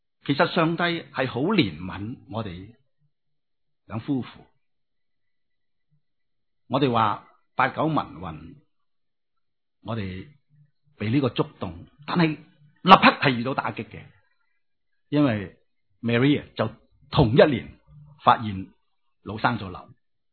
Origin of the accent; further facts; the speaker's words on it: Hong Kong; 我哋香港人教英语咧系蚀底嘅，因为你系香港人嘛，